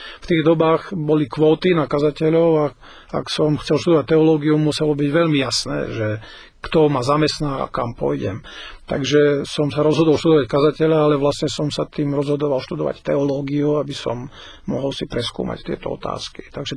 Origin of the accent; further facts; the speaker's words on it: Tisovec, Banská Bystrica Region, Slovakia; pochádzam z Tisovca, čo počuť aj na tom, ako to vyslovujem, lebo Tisovčania vyslovujú Tisovec meko. Narodil som sa tam, teda v tom okrese v 1954, čo sa dá ľahko vypočítať, že mám 50 rokov. No a som bol taký obyčajný Tisovčan.